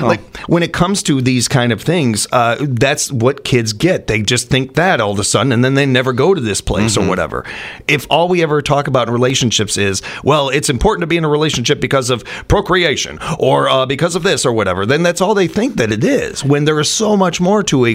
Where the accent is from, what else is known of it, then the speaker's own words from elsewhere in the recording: Chicago, Illinois, United States; You know, this has been going on with my hometown forever. Chicago is not a war zone.